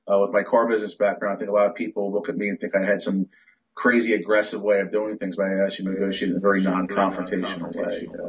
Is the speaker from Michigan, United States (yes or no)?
no; Philadelphia, Pennsylvania, United States; Well, I grew up, I've never lived more than 40, 45 minutes away from Philly. So I'm a Philly guy, Philly